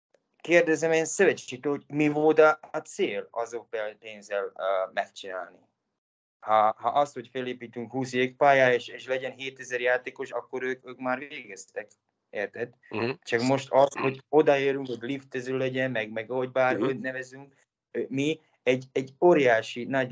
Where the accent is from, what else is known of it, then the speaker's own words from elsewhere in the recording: Slovakia; mert szlovák vagyok